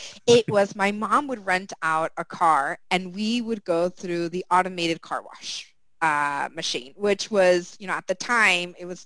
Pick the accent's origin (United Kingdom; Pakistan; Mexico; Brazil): Mexico; Mexico City; now in Miami, United States; Well, I currently reside in Miami, Florida here in the U.S., but I actually grew up in Mexico City.